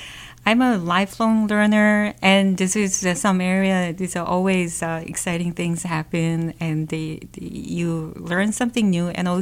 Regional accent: South Korea; I was born and raised in South Korea

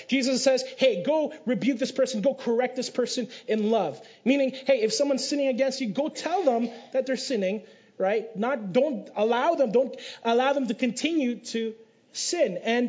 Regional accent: Philippines; I'm Filipino, so I can't speak Greek.

